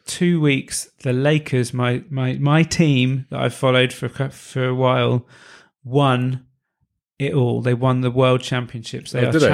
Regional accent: Reading, South East England, United Kingdom; if you didn't know, that is where I'm from. I was born in Reading.

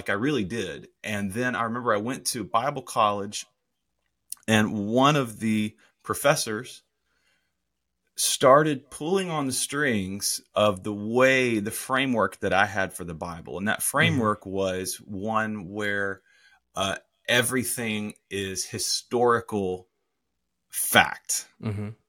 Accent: Mississippi, United States; even though I grew up in Mississippi, people didn't like belittle that or make me not feel masculine

